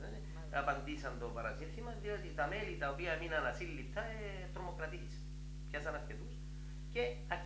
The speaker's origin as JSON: {"language": "Greek", "town": "Fasoula", "region": "Limassol District", "country": "Cyprus", "tie": "born there", "said": "Γεννήθηκα στη Φασούλα Λεμεσού. Ήρθα στη Λάρνακα 5 χρόνων. … Γεννήθηκα το 1938."}